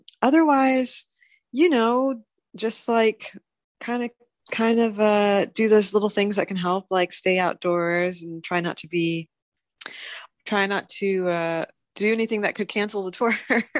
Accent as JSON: {"language": "English", "country": "Saudi Arabia", "tie": "born or raised there", "also_born_or_lived": "Syria", "said": "My parents are Syrian Armenian. And I was born in Syria, but I was raised in Saudi Arabia, which is really strictly Muslim country. But I was raised in an American school."}